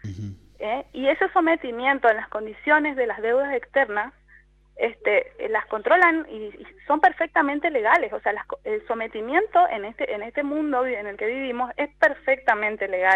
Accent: Argentina; Nosotros no nos podemos pensar como argentinos, como argentinas, solos en el mundo.

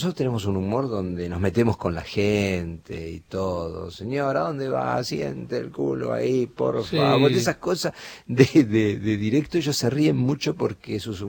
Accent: Buenos Aires, Argentina; yo nací en Urquiza. Hace muchos años. Y vivía... Bien barrio, del otro lado de la estación, a dos cuadras, a la vuelta del Círculo Urquiza, era un barrio.

